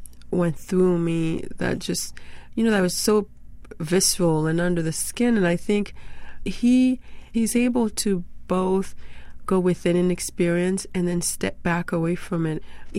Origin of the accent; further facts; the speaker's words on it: Haiti; the earthquake in Port-au-Prince is certainly close to me. I'm from Haiti.